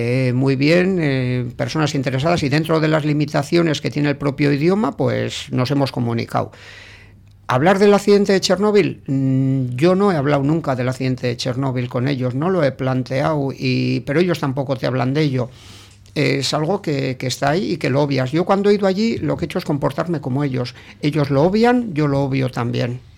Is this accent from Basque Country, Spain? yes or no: yes; Sestao, Basque Country, Spain; sí, he vivido siempre en Sestao, la Iberia. Es que si nos ponemos a poner límites, te diría hasta que soy de la Iberia.